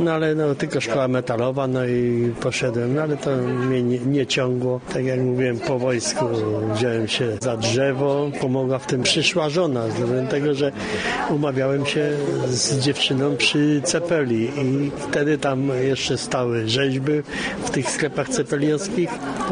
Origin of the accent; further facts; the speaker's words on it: Kutno, Łódź Voivodeship, Poland; To znaczy, my z Kutna należeliśmy, zaczynaliśmy też w muzeum